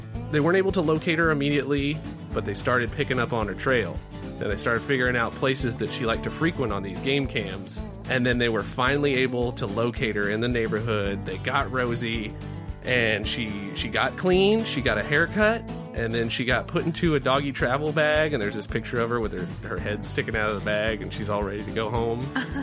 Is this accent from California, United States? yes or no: yes; California, United States; As a Californian, it's nice to see something originating from Texas that I can support.